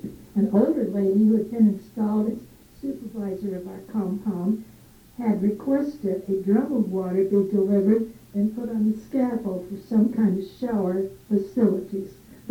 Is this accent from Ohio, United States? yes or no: no; San Pedro, California, United States; When my turn came and I said I was from New San Pedro, California, a big cheer went up